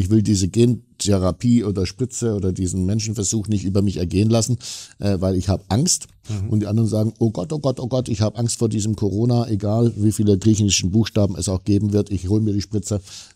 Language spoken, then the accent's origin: German; Baden-Württemberg, Germany; ich komme ja ehemals aus Baden-Württemberg, konkret aus Schwaben